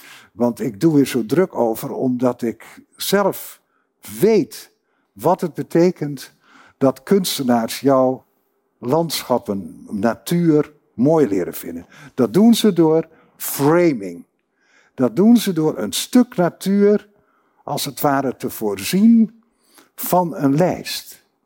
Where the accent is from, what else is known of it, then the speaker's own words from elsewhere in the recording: Groningen, Netherlands; moved away as an adult; Nou, ik kom reusachtig uit Groningen. En daar ben ik ook heel trots op. Maar ik moest er ook steeds blijven.